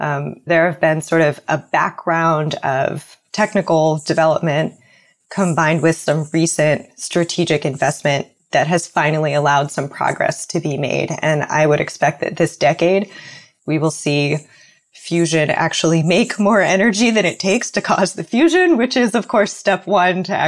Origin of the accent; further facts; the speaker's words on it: Pennsylvania, United States; moved away as an adult; also born or lived in Midwest; now in Bay Area, United States; I grew up in Pennsylvania, went to school in the Midwest, did not in any way consider myself associated with innovation or startups. And I moved to the Bay Area